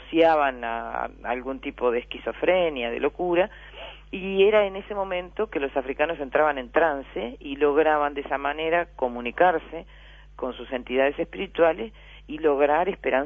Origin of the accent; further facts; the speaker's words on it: Uruguay; porque en principio somos uruguayos, ¿no? O sea, somos población de este país.